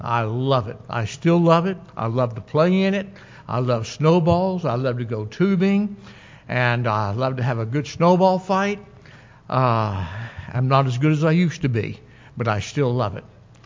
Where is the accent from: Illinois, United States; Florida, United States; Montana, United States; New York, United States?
Florida, United States; Miami; moved away as an adult; I was raised in Miami, Florida. And God sure has a sense of humor, putting me in West Virginia.